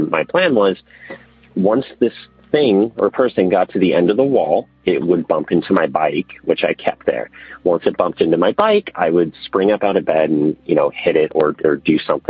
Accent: San Diego, California, United States; So I am actually originally from San Diego.

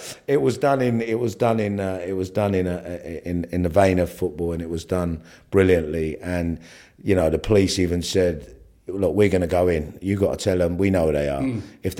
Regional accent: New Cross, London, United Kingdom; I used to always want to go to Chelsea, to King's Road, because I was from New Cross, and, you know, going to the King's Road was like hip.

